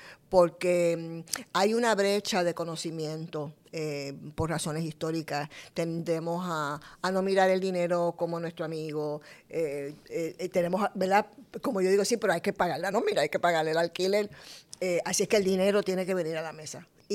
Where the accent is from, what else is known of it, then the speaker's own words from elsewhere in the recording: Coamo, Puerto Rico; born there; yo vengo de extracción obrera. Yo nací en Cuamo, nací con partera. Vengo de una familia enorme de orígenes agrícolas, artesanales, musicales y de movimientos obreros, particularmente los que migraron a Nueva York en la década de los 50 y los 60